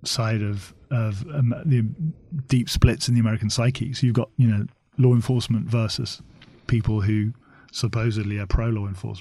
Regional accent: London, United Kingdom; I'm a Londoner

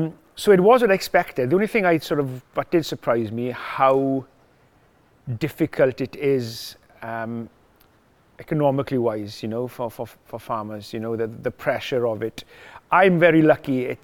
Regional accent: Mynyddcerrig, Wales, United Kingdom; where I was brought up in Mynecerri

